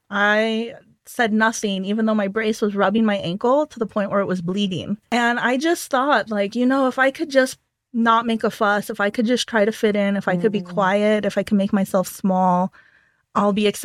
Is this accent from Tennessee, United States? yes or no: no; Tucson, Arizona, United States; it really did make me look at my hometown differently. So like people say Tucson is a border town, isn't a border town. We're kind of both, right?